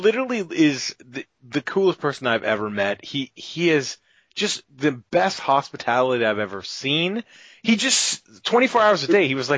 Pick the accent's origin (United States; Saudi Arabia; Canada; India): Canada; Funny enough, since we're all Canadian, we use the same measurement tools